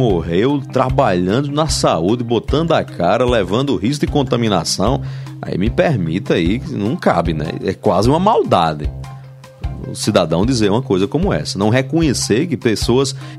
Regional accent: Marisópolis, Paraíba, Brazil; Em Marisópolis, minha terra natal

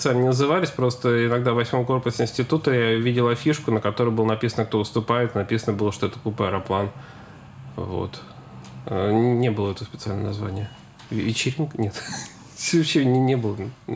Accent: Penza, Penza Oblast, Russia; в Арбекове я, в общем, живу... примерно все время, когда я живу в Пензе.

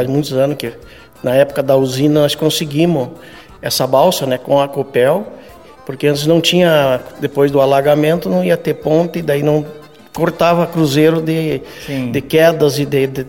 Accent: Campo Erê, Santa Catarina, Brazil; born there; Eu nasci em Campo Herê, Santa Catarina.

